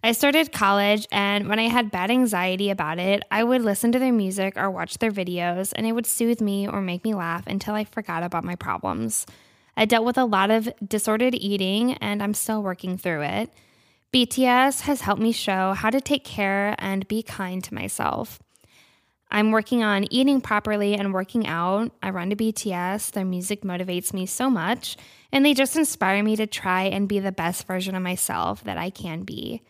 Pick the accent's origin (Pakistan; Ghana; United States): United States; New Hampshire; I'm 19 from New Hampshire.